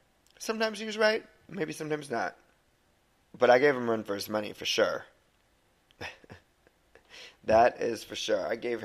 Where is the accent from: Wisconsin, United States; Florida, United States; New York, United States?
Wisconsin, United States; Port Washington; also born or lived in Grafton, Wisconsin; So, I was born in Port Washington, Wisconsin on March 17th, 1987. I was born to two wonderful parents … I'm the oldest of four. And We lived in Grafton for a short period of time, and I went to Grafton Elementary School